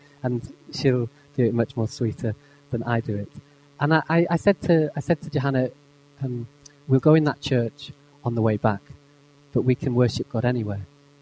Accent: England, United Kingdom; But then I'm not sure that anybody queues as well as English people do. We're quite good at queuing.

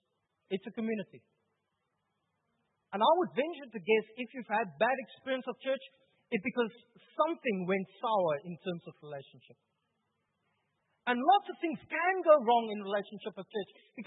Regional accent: Upington, Northern Cape, South Africa; now in Cape Town, South Africa; I'm initially from Upington, but I've grown to be a softie, I think.

